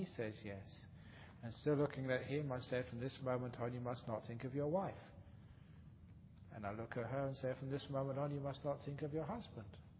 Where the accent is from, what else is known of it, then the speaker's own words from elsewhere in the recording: England, United Kingdom; born there; Yeah, I want, like, you know, the English top hats, because I was born in England.